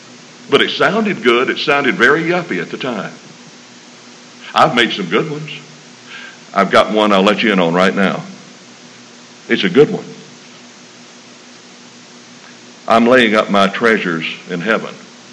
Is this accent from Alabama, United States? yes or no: yes; Alabama, United States; I was raised in Alabama. And in Alabama, we have cows. I used to go to my grandfather's house close to center Alabama.